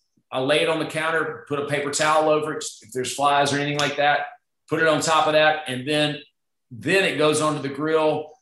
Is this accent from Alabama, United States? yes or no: yes; Alabama, United States; Again, I grew up in Alabama, played football at the University of Alabama.